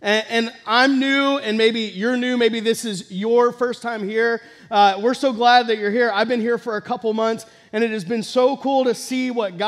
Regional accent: Texas, United States; Now, some of you guys know I have a twin sister, and I grew up in Texas.

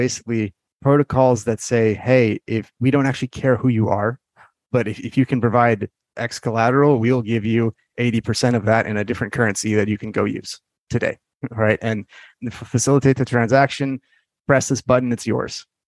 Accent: Afghanistan; but I come from Afghanistan.

